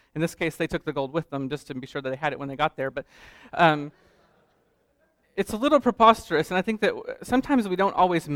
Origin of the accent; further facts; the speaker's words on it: Colorado, United States; I am from Colorado, so caffeine may be acceptable everywhere, marijuana only in a few places in America.